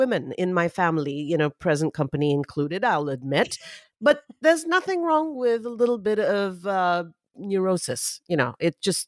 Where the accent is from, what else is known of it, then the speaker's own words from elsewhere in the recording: Mumbai, Maharashtra, India; I grew up in Mumbai, India.